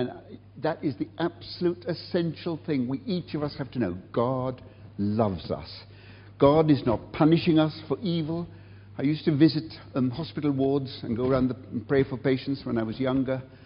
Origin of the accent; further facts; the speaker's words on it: England, United Kingdom; It's a word that very few of us as English people have ever known.